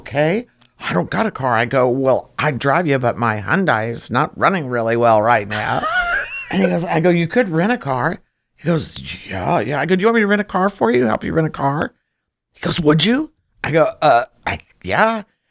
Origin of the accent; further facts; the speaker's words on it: Pocasset, Oklahoma, United States; also born or lived in New Jersey; I was born in Fort Dix, New Jersey. 3 weeks later, I was put in the back of a Pontiac and driven out to Oklahoma, Pocasset, Oklahoma